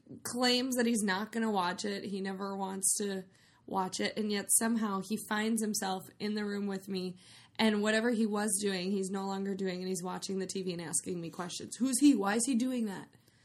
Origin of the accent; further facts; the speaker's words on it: Madison, Wisconsin, United States; Peter, one of the men, is from Madison, Wisconsin, my hometown.